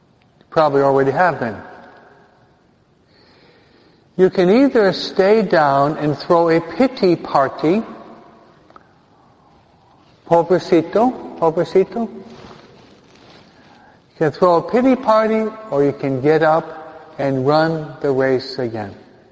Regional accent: New York, United States; I could have been a skinhead beneath the George Washington Bridge, being a New Yorker and being white.

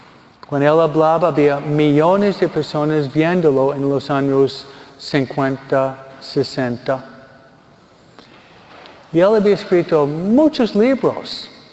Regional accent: New York, United States; un obispo que viene de Nueva York, de donde vengo yo

